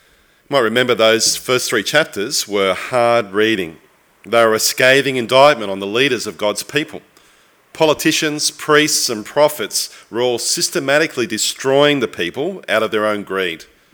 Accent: Jannali, New South Wales, Australia; Janali, ever heard of it? Probably not. It's just this little town in the southern suburbs of Sydney. It's where I grew up.

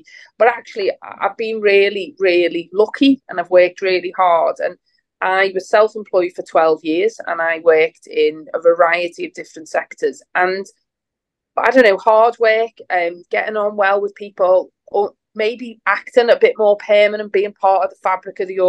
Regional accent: Liverpool, North West England, United Kingdom; I'm from Liverpool, but, you know, Manchester's not miles away

